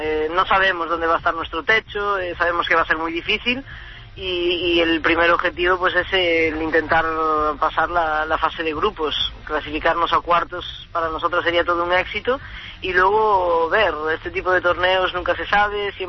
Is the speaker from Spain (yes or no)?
yes; Galicia, Spain; moved away; Como buena gallega, me ha tocado emigrar, sí.